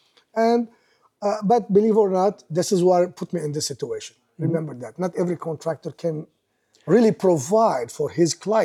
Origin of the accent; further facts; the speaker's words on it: Lebanon; English is a second language; moved away as an adult; now in United States; So because I'm coming from Lebanon, I'm an architect. I'm gonna be architect in America.